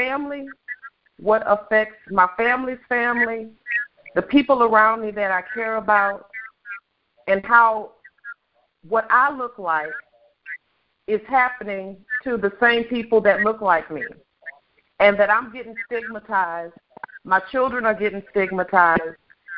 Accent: United States; The culture of what we grew up in America.

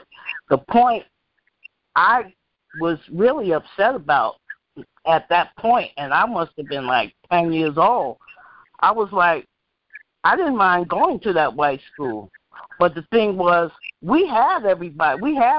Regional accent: Bronx, New York, United States; and I'm a New Yorker. I'm from the Bronx, and we were shipped out to Queens.

